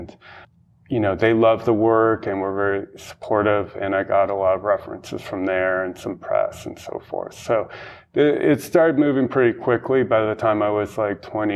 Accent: Los Angeles, California, United States; I did. I grew up in West LA, Santa Monica area.

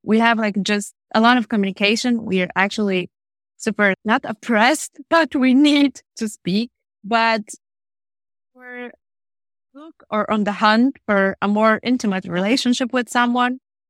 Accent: Bulgaria; now in Germany; I come from Southern Europe, from Bulgaria, and I'm really excited to be here to answer the questions.

